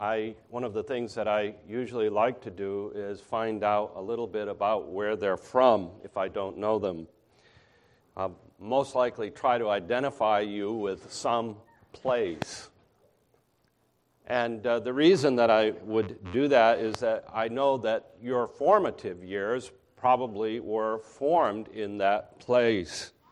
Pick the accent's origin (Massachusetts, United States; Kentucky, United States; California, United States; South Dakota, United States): Massachusetts, United States; Lenox; But I grew up in Lenox, Massachusetts, which kind of makes me, you know, like that.